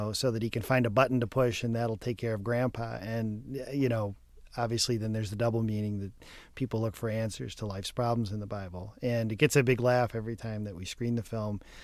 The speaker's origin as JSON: {"language": "English", "country": "Ireland", "said": "I'm Irish, so I didn't think that was offensive."}